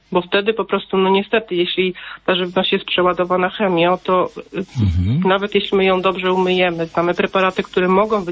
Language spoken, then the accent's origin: Polish; Podlaskie Voivodeship, Poland; ja wychowałam się w takiej dość malowniczej scenerii Podlasia.